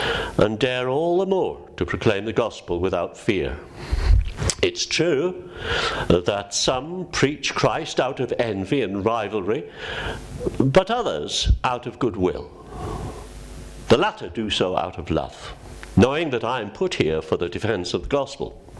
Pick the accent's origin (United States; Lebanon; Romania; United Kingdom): United Kingdom; Wales; We lost the rugby yesterday. As a Welshman, it hurts hard.